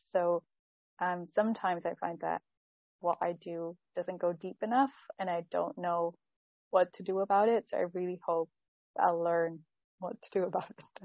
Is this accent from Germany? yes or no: yes; Hesse, Germany; English is a second language; also born or lived in Salzburg, Austria; I'm from Germany, currently in Germany as well, close to Frankfurt. I've lived in Salzburg, Austria for the last 4 years, so I'll be going back and forth during this program.